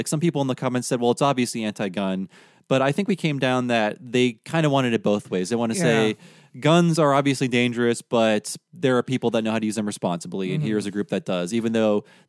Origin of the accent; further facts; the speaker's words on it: New Hampshire, United States; I grew up in New Hampshire around guns, live free or die and all that, but not handguns.